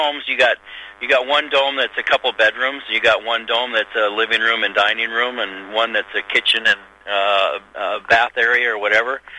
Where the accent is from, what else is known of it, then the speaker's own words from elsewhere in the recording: Ketchikan, Alaska, United States; Like, I was born in Ketchikan, Alaska. It rains 200 inches a year.